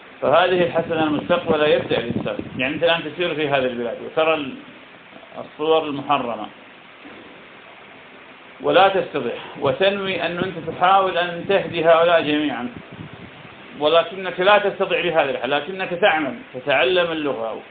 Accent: Iraq; يعني في بلدنا العراق الناس بفضل الله تعالى تبذل في هذا وغيره

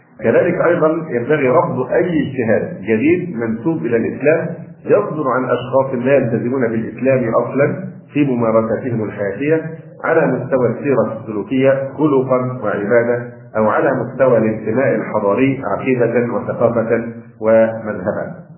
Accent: Egypt; انا اعتبر نفسي كمصري

